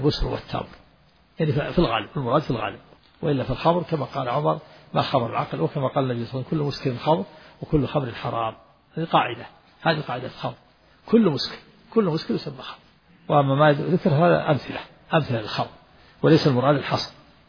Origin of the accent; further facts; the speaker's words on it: Al-Qassim, Saudi Arabia; ونحن أدركنا هذا في القرى عندنا في القصيم, كان المؤذن أذان الفجر إذا أذن أسمعها البلد كلها, لما كنا صغار